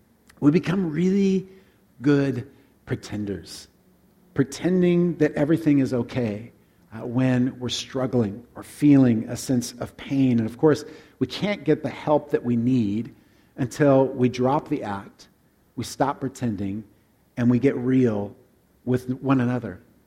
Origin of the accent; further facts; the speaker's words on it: Alaska, United States; We grew up in Alaska, so a mousse that was made up of chocolate.